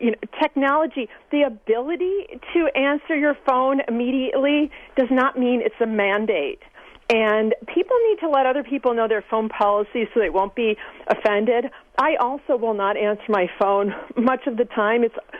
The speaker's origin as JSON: {"language": "English", "region": "Michigan", "country": "United States", "tie": "born or raised there", "said": "I'm from the Midwest, from Michigan, across the lake. And, I was raised to be decent and friendly."}